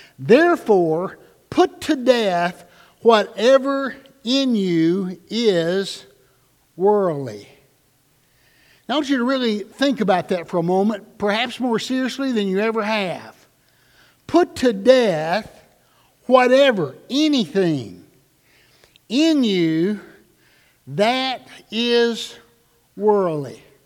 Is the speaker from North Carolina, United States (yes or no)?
yes; North Carolina, United States; moved away as an adult; I remember when I moved here from North Carolina 27 years ago